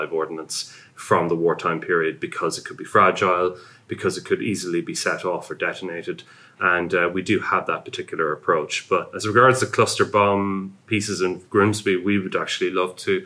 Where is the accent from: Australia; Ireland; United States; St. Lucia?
Ireland; You may have noticed I'm Irish.